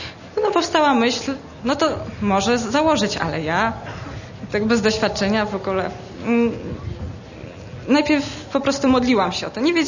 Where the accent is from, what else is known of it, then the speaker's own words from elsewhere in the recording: Żyrardów, Masovian Voivodeship, Poland; ja z Żyrardowa